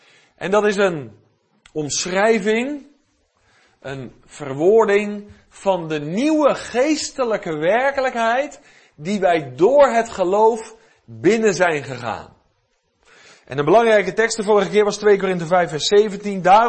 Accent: South Holland, Netherlands; Ik kom natuurlijk maar uit de Alblasse Waard.

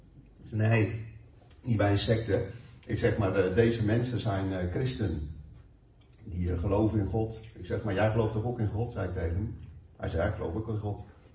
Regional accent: North Brabant, Netherlands; Nou, ik kom uit Brabant.

